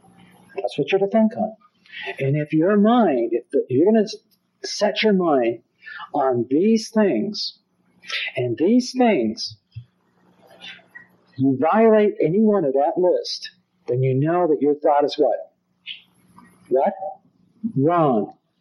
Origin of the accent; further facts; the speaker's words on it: Los Angeles, California, United States; Now, when I was in my first church, I grew up in Los Angeles, and I pastored a church in a place called Nowhere, California.